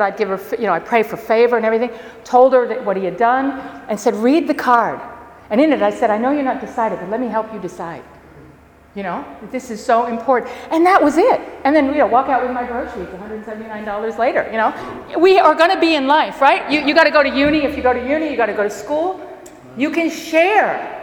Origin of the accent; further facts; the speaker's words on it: United States; so pardon me, Australians, for saying this, because I'm American.